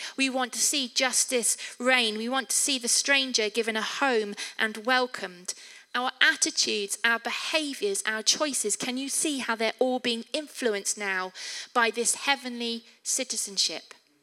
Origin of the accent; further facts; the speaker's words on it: England, United Kingdom; We are English, we know how to queue.